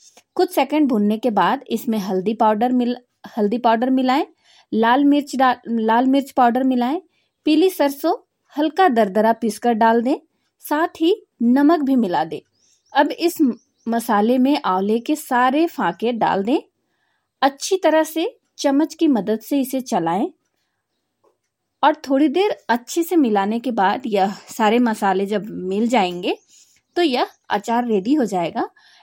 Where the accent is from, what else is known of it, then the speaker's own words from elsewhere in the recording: Kairo, Jharkhand, India; और मैं लोहरदगा जिला के कैरो ब्लॉक की रहने वाली हूँ।